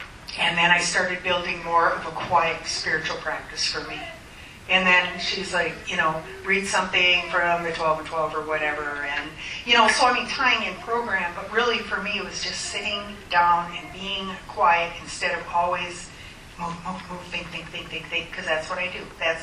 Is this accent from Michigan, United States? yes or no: no; Minneapolis, Minnesota, United States; I'm from Minneapolis.